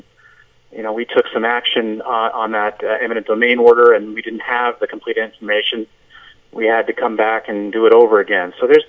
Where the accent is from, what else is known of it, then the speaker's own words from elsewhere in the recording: Newburyport, Massachusetts, United States; also born or lived in Cambridge; So I was born in Newburyport, so this is my hometown, but my parents split almost immediately, so I have another hometown, Cambridge, Mass.